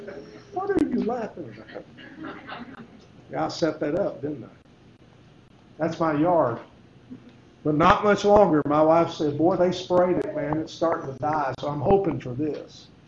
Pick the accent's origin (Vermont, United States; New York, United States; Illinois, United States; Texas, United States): Texas, United States; I grew up in West Texas. I was used to tornadoes and wind storms and hail storms.